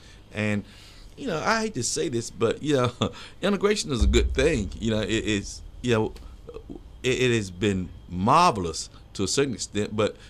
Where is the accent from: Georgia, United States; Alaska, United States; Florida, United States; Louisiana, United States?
Georgia, United States; Columbus; Born and raised in Columbus, Georgia.